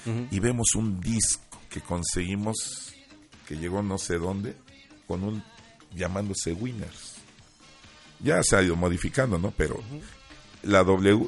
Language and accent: Spanish; Mexico City, Mexico; born there; Nacimos en la Obrera, en la colonia Obrera